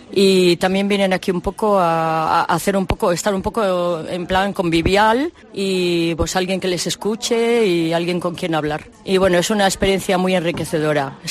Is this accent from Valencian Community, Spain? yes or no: no; Basque Country, Spain; no soy de Vitoria, pero vengo con la hospitalidad de Vitoria, por mediación de una amiga. Soy de Vizcaya.